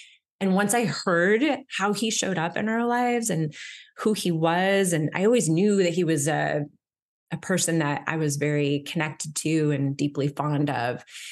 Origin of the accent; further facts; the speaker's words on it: Portland, Oregon, United States; born there; I was born in 1974. I was born in Portland, Oregon.